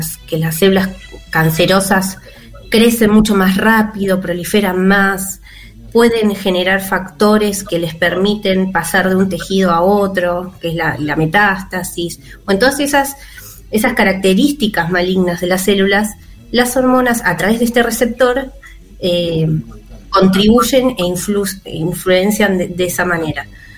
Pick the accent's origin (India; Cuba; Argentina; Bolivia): Argentina; Mar del Plata, Buenos Aires Province; tengo una tía que es bióloga, que pues yo soy de Mar del Plata, entonces tuve que viajar y vine a conocer distintas universidades